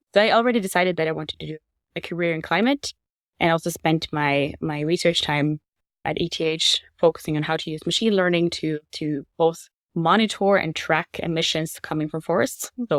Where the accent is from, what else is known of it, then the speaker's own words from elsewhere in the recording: Norway; moved away as an adult; Norwegian. I was born and raised in Norway, moved abroad when I was 18.